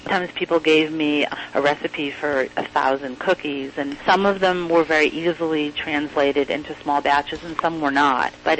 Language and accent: English; Waltham, Massachusetts, United States; Well, I grew up in Waltham, Massachusetts, which is next to Newton